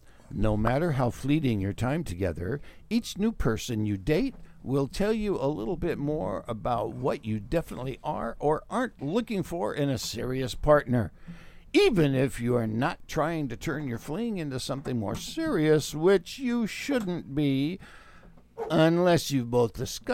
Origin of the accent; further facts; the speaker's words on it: Los Angeles, California, United States; Yes. In fact, I grew up in Highland Park.